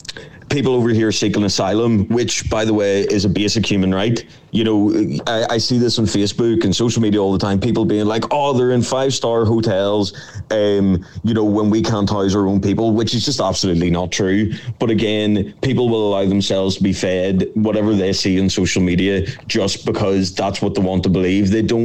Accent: Ireland; and I say we as the Irish people

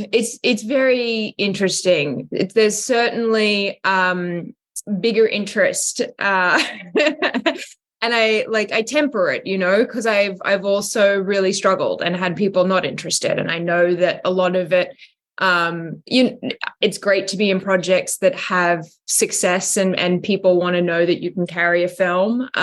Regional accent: Australia; accent: Australian; Do you know, I've never actually worked in my natural accent. I've never been Australian for a character.

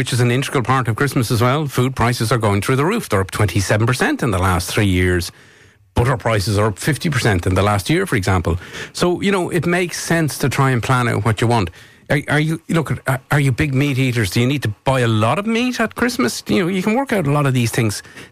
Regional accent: Leinster, Ireland; there was a butcher's in the village where I grew up in North County Dublin

